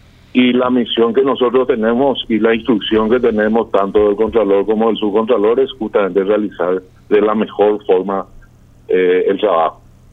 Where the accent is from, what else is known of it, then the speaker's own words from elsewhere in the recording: Paraguay; soy paraguayo, soy padre de familia